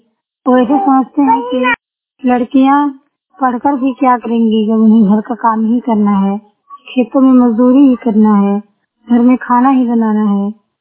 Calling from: Bhisaiya, Uttar Pradesh, India; और मैं ग्राम भिसैया जिला महाराजगंज से बोल रही हूँ। मैं एक गांव से बिलोंग करती हूँ।

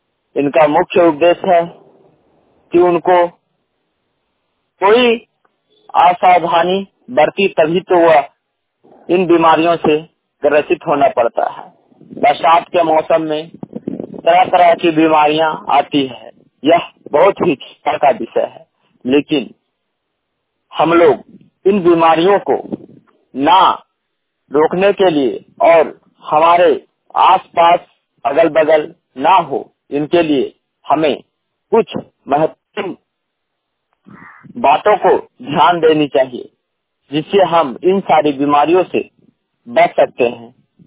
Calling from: Barkagaon, Jharkhand, India; बरकागा हजारीबाग जिला से बोल रहे हैं।

